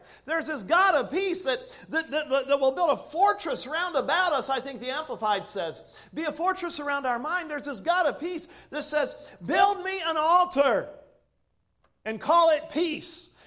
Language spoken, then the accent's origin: English; United States; born there; Listen, we live in a society that just because I was born in America does not make me worthy of eating and sleeping and everything else.